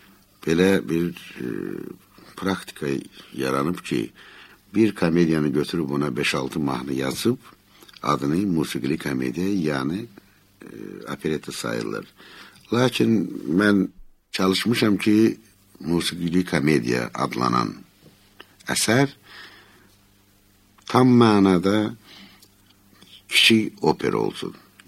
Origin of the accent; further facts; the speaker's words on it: Baku, Azerbaijan; Və uzun illər mənim arzum idi ki, öz doğma şəhərim Bakı haqqında mahnı yazım.